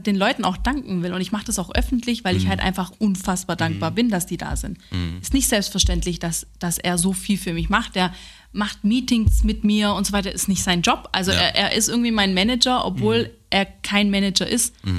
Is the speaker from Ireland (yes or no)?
no; Italy; German is a second language; ich kann auch gut streiten als Italienerin.